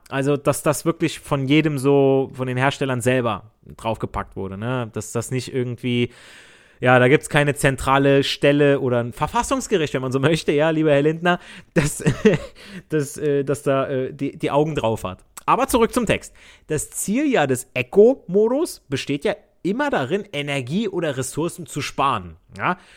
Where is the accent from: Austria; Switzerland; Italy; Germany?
Italy; Southern Italy; Das ist wie, wenn ich in Italien bin, ich als Süditaliener, ich spreche auch Dialekt.